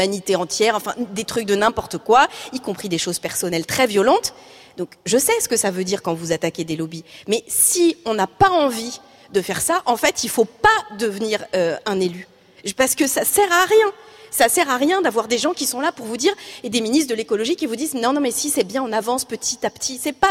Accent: France; Parce qu'on est français

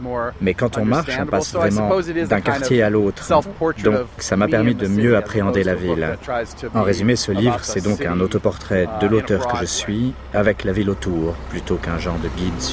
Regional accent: New York, United States; French is a second language; now in Los Angeles, United States; J'ai grandi à New York, c'est vraiment une ville qui se prête à la déambulation, et donc j'ai continué de faire ça ici.

